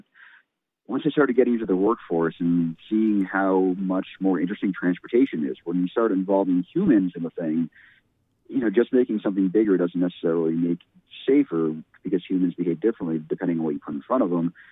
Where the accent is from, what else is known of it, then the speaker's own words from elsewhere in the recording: Watertown, Massachusetts, United States; now in Connecticut, United States; As a kid, I grew up in Watertown, Massachusetts, right outside of Boston, and I could walk or bike all over town as a kid.